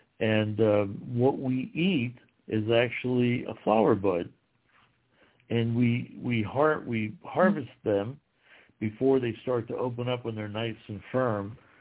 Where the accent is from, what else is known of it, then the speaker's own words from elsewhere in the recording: Ohio, United States; I'm from Ohio originally. We love to eat rhubarb.